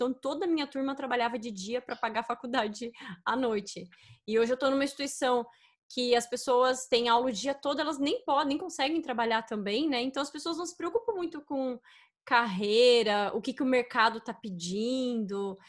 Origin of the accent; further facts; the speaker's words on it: Santa Catarina, Brazil; Eu sou de Santa Catarina.